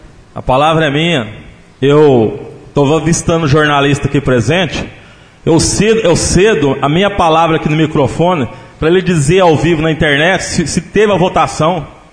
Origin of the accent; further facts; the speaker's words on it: Planura, Minas Gerais, Brazil; Eu sou nascido e criado em Planura, eu quero o bem de Planura.